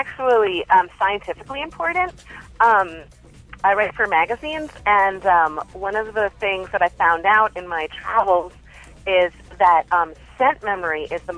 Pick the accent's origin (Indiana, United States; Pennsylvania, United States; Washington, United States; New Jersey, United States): New Jersey, United States; I grew up in New Jersey in the 80s, David.